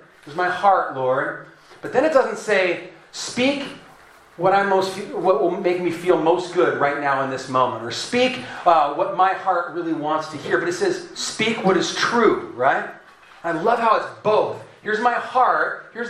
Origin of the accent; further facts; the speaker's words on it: La Habra, California, United States; I'm a Southern California boy. I grew up right over near La Mirada in La Habra.